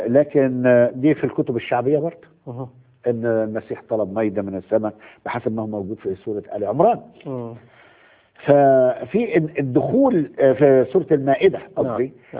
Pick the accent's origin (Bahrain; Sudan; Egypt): Egypt; زي المواويل بتاعت الزناتي خليفة والقصص اللي عندنا في مصر دي.